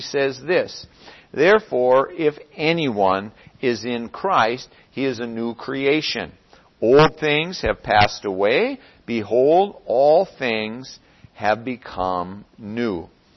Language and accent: English; Seward, Alaska, United States; now in Twin Cities, United States; We come from Seward, Alaska, 3,000 people, summer may be triple that or so. Zero stoplights in the city. So we come here and it's a hyperdrive.